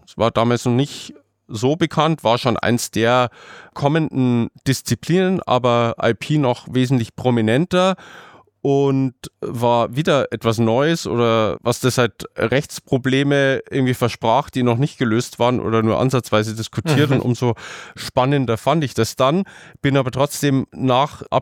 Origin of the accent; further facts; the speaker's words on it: Passau, Bavaria, Germany; now in Munich, Germany; Nee, ich komme ursprünglich aus Passau.